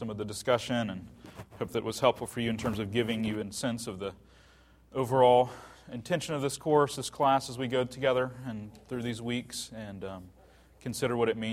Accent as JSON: {"language": "English", "region": "Virginia", "country": "United States", "tie": "born there", "said": "So I was born in Virginia in 1980. I am the oldest of nine children, eight of whom are biological."}